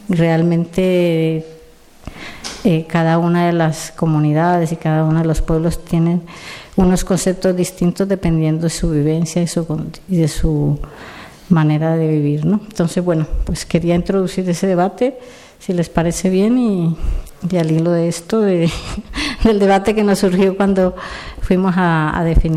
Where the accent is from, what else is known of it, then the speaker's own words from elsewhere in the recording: Colombia; yo soy de Colombia